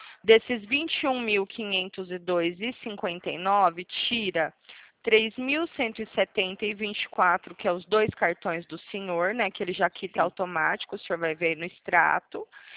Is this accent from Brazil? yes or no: yes; Presidente Prudente, São Paulo, Brazil; Eu sou daqui de Prudente.